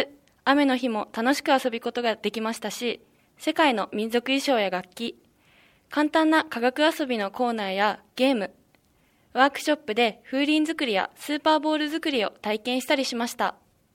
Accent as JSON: {"language": "Japanese", "town": "Fujisawa", "region": "Kanagawa", "country": "Japan", "said": "地元藤沢の良さをたくさん発信していけるよう"}